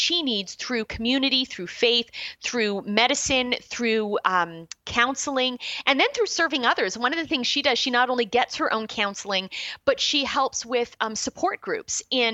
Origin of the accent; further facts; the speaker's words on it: Canada; as a Canadian looking back at my own country